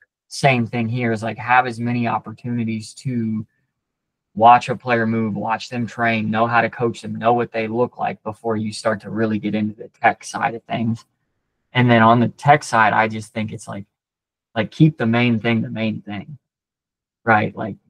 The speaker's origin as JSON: {"language": "English", "region": "Iowa", "country": "United States", "said": "we're from Iowa, right? So we want to get to the South. Nobody wants to be in Iowa in March, I promise."}